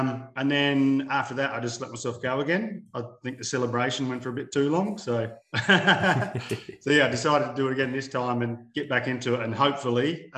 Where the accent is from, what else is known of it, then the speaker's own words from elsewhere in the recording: Adelaide, South Australia, Australia; So I'm from Adelaide.